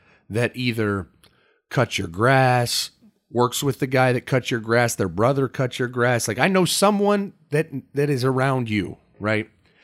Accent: Dublin, Ohio, United States; I'm from Dublin, Ohio. It's a little well-to-do suburban city outside of Columbus, right? Born and raised

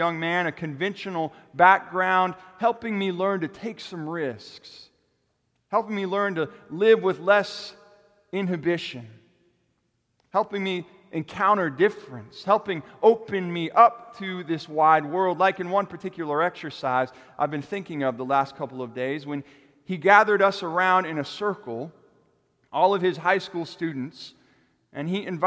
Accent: Lakeland, Florida, United States; Mr. Hughes was the local theater guru in my hometown of Lakeland, Florida.

